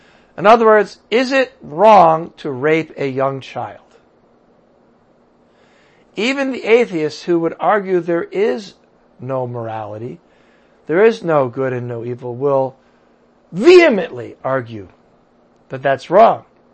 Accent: United States; And I'm an American, so I don't go that far

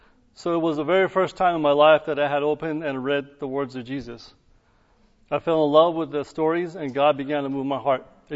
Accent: Birjand, South Khorasan, Iran; born there; English is a second language; family is actually from Tehran, but my dad was in the military, so we actually were stationed in different cities, so we moved around quite a bit. And that's why I was born in Birjan.

